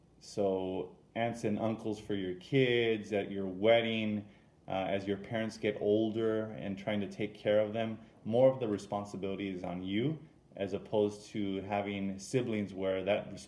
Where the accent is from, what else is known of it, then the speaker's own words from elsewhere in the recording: Huntington Park, California, United States; I grew up in Huntington Park, which is an area somewhat near South Central Los Angeles, near the just north of Long Beach.